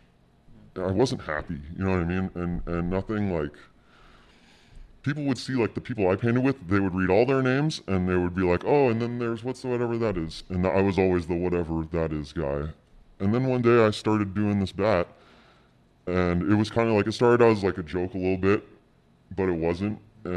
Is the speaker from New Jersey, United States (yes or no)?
yes; Jersey City, New Jersey, United States; because I grew up in Jersey City. So when I got to California, the surfers were like, hey, some white guy